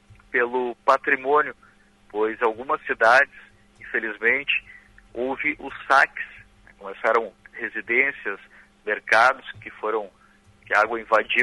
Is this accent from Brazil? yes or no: yes; Novo Hamburgo, Rio Grande do Sul, Brazil; Eu sou do Vale dos Sinos, eu sou de Novo Hamburgo